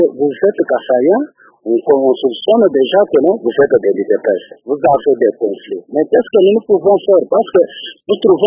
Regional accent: DR Congo; Alors que nous sommes tous des Congolais, nous sommes tous, nous avons tous le pouvoir d'être au Congo, partout où nous nous sentons à l'aise.

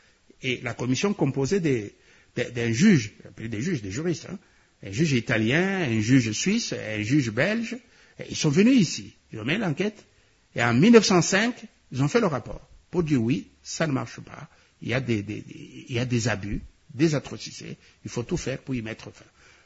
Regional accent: DR Congo; Et nous sommes des Congolais

